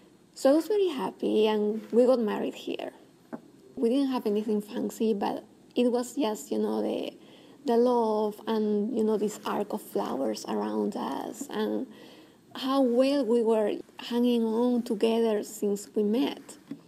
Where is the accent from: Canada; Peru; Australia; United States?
Peru; moved away as an adult; I've come to this country to study. And when I was living with her, I loved the gym because in my hometown in Peru, we never had a gym.